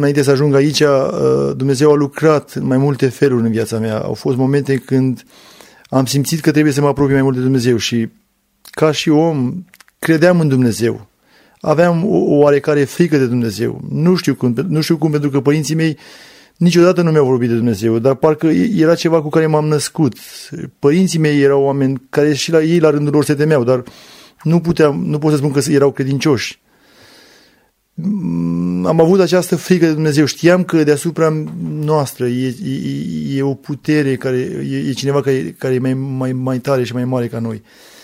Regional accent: Țăndărei, Ialomița County, Romania; now in Fetești, Romania; am 40 de ani, sunt originar din Țăndărei, județul Ialomița, și de peste 20 ceva de ani ne-am mutat în Fetești, un oraș apropiat de Țăndărei.

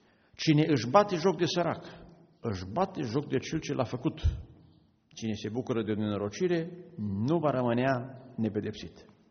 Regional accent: Romania; Eu sunt originar din Apuseni.

